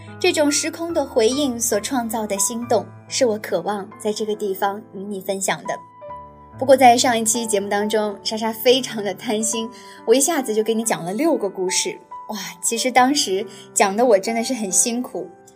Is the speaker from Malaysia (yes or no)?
no; China; 只要是在中国长大的我们